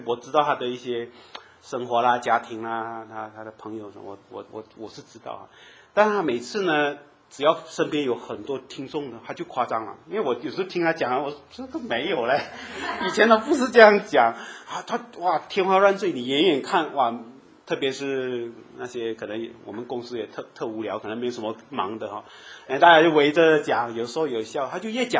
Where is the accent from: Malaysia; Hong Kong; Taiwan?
Malaysia; 你们知道我们马来西亚人跟新加坡人就是有牙齿印啊